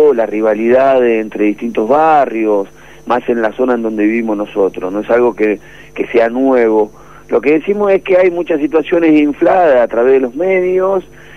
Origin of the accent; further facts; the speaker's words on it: Buenos Aires, Argentina; todos los que nacimos y nos criamos acá en Matadero